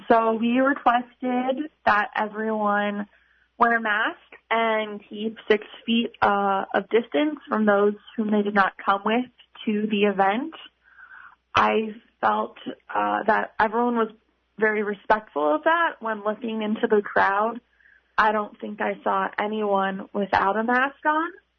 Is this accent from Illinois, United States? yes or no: no; Ohio, United States; I'm from Ohio.